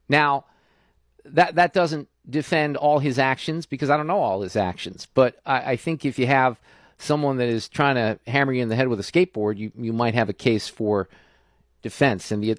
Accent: Chicago, Illinois, United States; moved away; I was a Dodgers fan when I was a kid growing up in Chicago, and my family is back up there now.

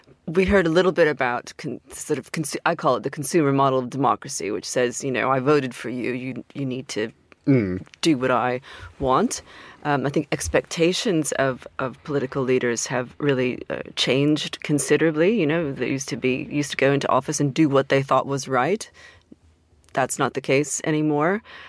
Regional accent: California, United States; now in United Kingdom; as a Californian that has a lot in common with the Swiss style ballot initiative.

